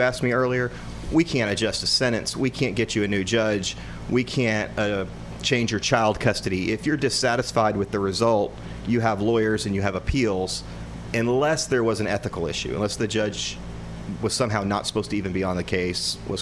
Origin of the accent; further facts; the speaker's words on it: Rosebud, Arkansas, United States; and I'm from Rosebud, so I understand small towns.